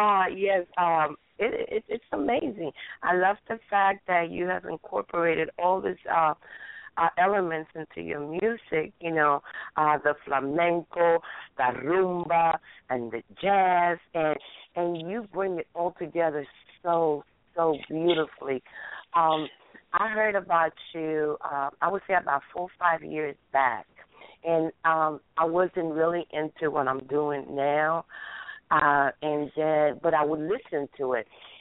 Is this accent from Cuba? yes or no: yes; Cuba; Let's hope it goes the same thing for show host, because I'm from Cuba.